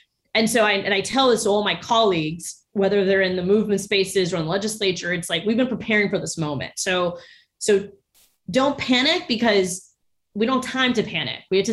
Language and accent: English; Orlando, Florida, United States; I grew up in Orlando in an immigrant family, a working class family.